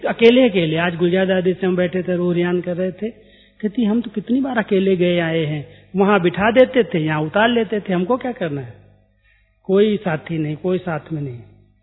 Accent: Uttar Pradesh, India; एक बहुत छोटा गांव यूपी का, अभी भी वहां लाइट नहीं है, ऐसे समय में भी इतनी प्रगति के बाद भी लाइट नहीं हमारे गांव में

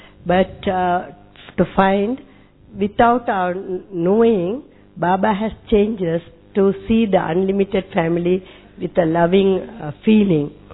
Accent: Sri Lanka; I am from Sri Lanka.

